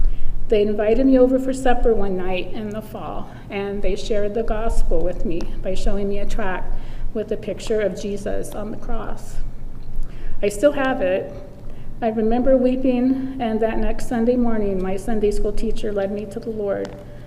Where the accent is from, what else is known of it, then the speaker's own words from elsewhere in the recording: Columbus, Ohio, United States; born there; I was born in Columbus, Ohio, and I was named after Jackie Kennedy.